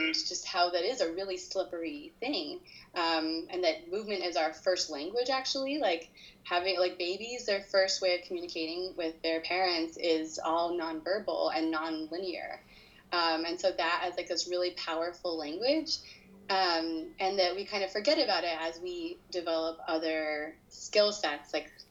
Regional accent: Chicago, Illinois, United States; born there; also born or lived in Los Angeles / New York; I am an American. I was born in Chicago. I lived in LA and I lived in New York

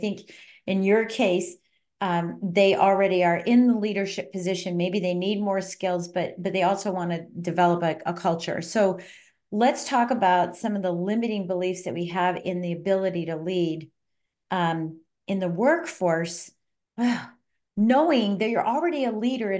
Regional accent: Colorado, United States; moved away; Now, I'm originally from Colorado, so we're like from the same neck of the woods, right?

